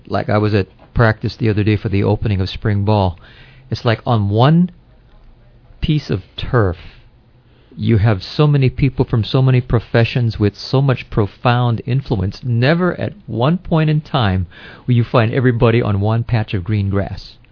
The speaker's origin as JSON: {"language": "English", "town": "Honolulu", "region": "Hawaii", "country": "United States", "tie": "born or raised there", "said": "Well, I grew up mostly in Kalihi. And so, you know, we're over here sitting here, right? I was right by Farrington High School."}